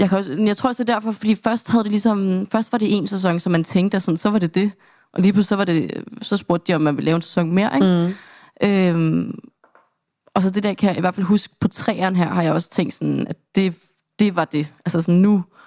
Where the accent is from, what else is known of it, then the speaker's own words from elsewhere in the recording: Bornholm, Capital Region of Denmark, Denmark; når jeg er derhjemme på Bornholm